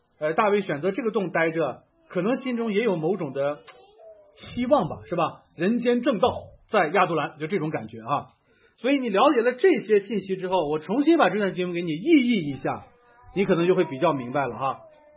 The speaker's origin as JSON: {"language": "Chinese", "town": "Linfen", "region": "Shanxi", "country": "China", "tie": "born or raised there", "said": "我的老家哈，山西临汾，自古以来它叫花果城"}